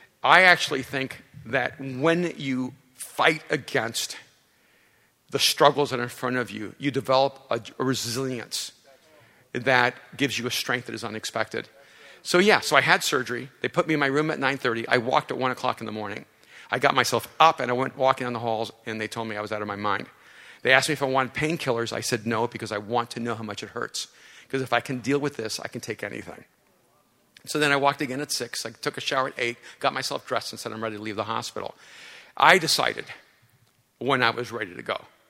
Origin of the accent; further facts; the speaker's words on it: El Salvador; And I'm from El Salvador. I'm an immigrant. Got in on time, in time.